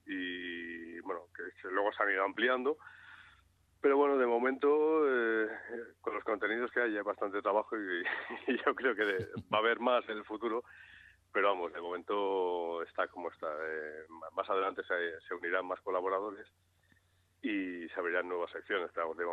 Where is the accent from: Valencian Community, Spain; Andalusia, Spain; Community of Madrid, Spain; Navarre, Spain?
Community of Madrid, Spain; Madrid; yo soy madrileño, mis padres son madrileños, mis abuelos son madrileños, y en mi vida ha habido Madrid en casa, siempre se ha dicho Madrid, en todo caso Madrid sin D.